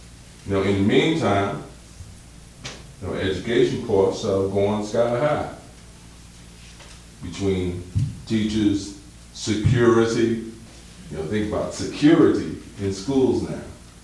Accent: Bedford-Stuyvesant, New York, United States; Now I grew up in Bedford-Stuyvesant

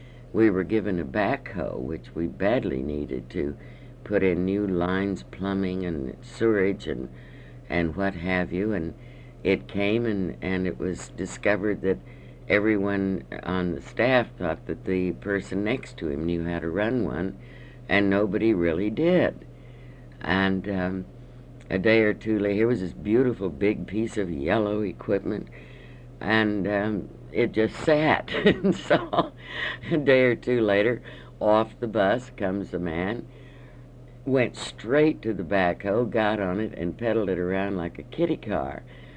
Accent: Oklahoma, United States; I had not known what a sauna was, being a Welshman from Oklahoma

